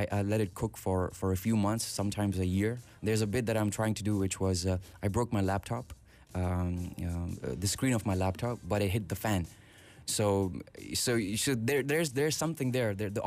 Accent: Pakistan; I tell women I'm from Pakistan, they assume I sell carpets.

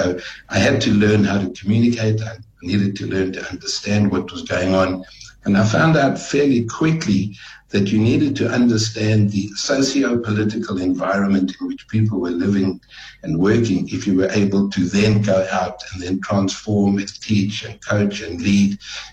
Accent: Johannesburg, Gauteng, South Africa; also born or lived in Vanderbijlpark; So I was there until I was about 4 years old, and then we moved to Johannesburg.

